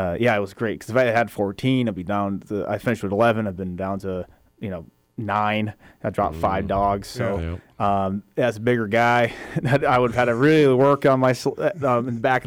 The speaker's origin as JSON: {"language": "English", "region": "Alaska", "country": "United States", "tie": "born or raised there", "said": "And so with that, I've heard his stories and growing up in Alaska, you know, seeing Iditarod start, Quest start, being around people that had their own sled dogs"}